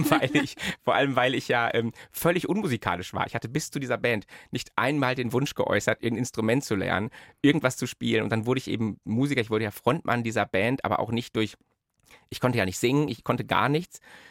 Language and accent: German; North Rhine-Westphalia, Germany; ich komme aus der Arbeiterklasse im Ruhrgebiet